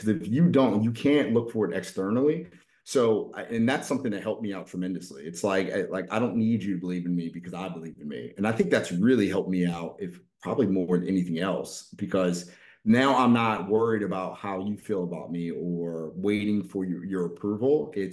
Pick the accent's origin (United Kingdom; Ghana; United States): United States; Baltimore, Maryland; now in Jupiter, United States; I grew up in Baltimore running around, and definitely not the safest environment in the world.